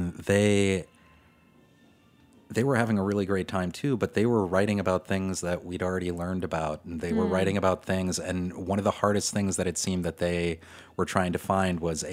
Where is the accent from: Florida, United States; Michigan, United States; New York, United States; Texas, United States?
Michigan, United States; Detroit; And I was in Chicago. I'm originally from Detroit, and I really wanted to go to grad school